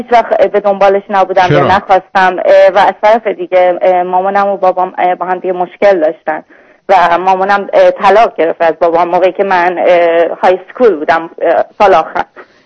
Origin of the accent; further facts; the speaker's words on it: Iran; moved away as an adult; راستش من دختری هستم 28 ساله. حدود 4 سال از ایران اومدم، با مدرک از ایران اومدم، با همون مدرکم توی اینجا شروع کردم به کار